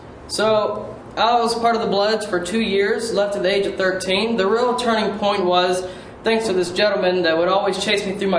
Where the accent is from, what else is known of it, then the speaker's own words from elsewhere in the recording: Waynesboro, Virginia, United States; I'm from Waynesboro, Virginia. I'm a member at Waynesboro Believers Fellowship.